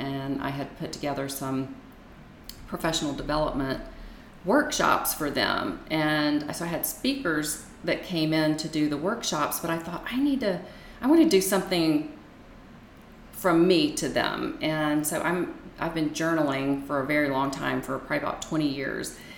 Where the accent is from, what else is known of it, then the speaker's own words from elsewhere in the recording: Gulfport, Mississippi, United States; now in Las Vegas, United States; I grew up in the South in Gulfport, Mississippi, and was a dental hygienist for greater than 25 years.